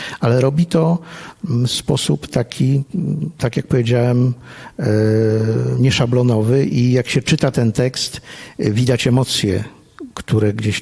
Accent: Kuyavian-Pomeranian Voivodeship, Poland; Pochodzę z Kujaw, z miejscowości niedaleko Włocławka

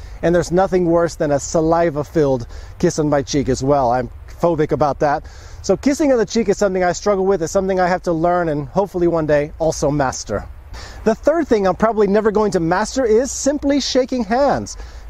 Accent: United States; I'll just shake anybody's hand. I'm an American. I shake hands.

